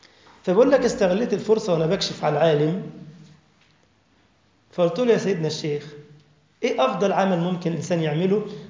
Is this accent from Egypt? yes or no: yes; Egypt; هو ساكن في مدينة اسمها مدينة 6 أكتوبر عندنا في مصر